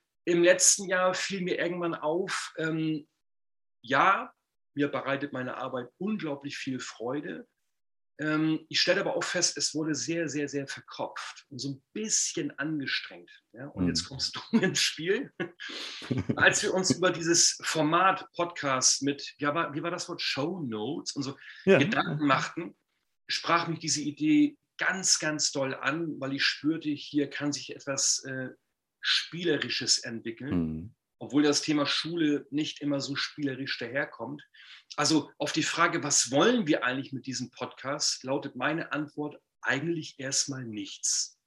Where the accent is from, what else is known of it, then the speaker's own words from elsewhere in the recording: Rendsburg, Schleswig-Holstein, Germany; Ich komme aus Rendsburg in Schleswig-Holstein.